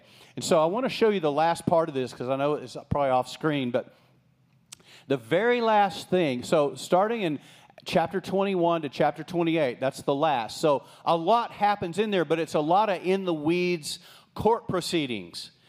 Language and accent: English; Texas, United States; I grew up in West Texas. I mean, we didn't even know who Jews were. I mean, that wasn't common where I lived.